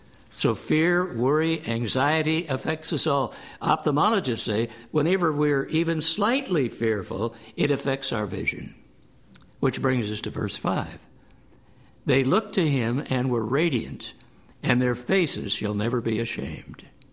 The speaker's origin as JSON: {"language": "English", "town": "Santa Barbara", "region": "California", "country": "United States", "tie": "born or raised there", "said": "I think of 2 sisters I grew up with in Santa Barbara."}